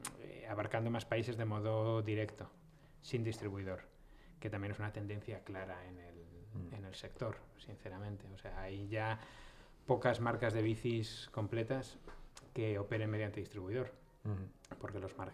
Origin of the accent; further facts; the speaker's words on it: Alicante, Valencian Community, Spain; Nosotros que somos de Alicante